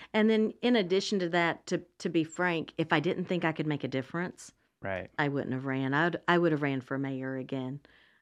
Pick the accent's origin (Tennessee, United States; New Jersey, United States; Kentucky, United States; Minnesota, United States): Tennessee, United States; Johnson City; I'm from Johnson City, Tennessee, just right over the mountain from Asheville.